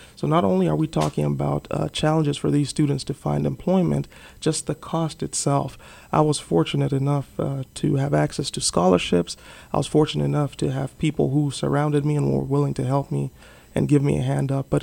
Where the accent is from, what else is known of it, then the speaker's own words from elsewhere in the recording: Zambia; When I was growing up in Zambia, there were 2 universities in the entire country